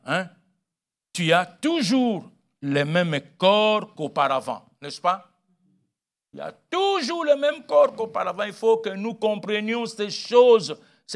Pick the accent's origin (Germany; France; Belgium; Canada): Belgium; ça va, bon voyage, et bon séjour chez nous en Belgique.